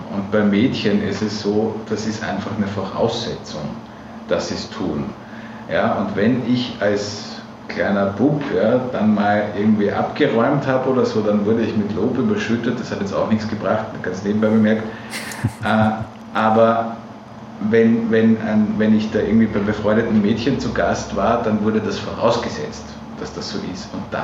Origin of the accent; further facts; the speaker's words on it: Austria; ich bin am Land aufgewachsen in Österreich und ich bin jetzt aber auch nicht in einem besonders konservativen Haushalt aufgewachsen und schon gar nicht bürgerlich. Also ich komme aus sehr kleinen Verhältnissen.